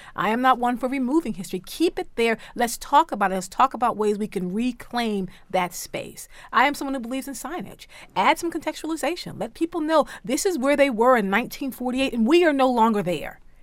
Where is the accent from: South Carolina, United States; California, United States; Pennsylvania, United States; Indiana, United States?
South Carolina, United States; I mean, I'm from South Carolina. I was involved in that discussion about removing the flags.